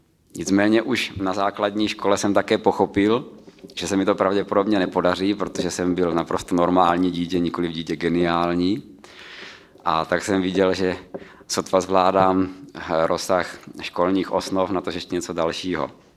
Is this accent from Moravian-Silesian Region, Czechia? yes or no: yes; Ostrava, Moravian-Silesian Region, Czechia; pocházím z Ostravy, kde jsem se narodil, jinak pocházím také, jestli to tak dá říct, z křesťanského sboru Brno, kam tedy patřím.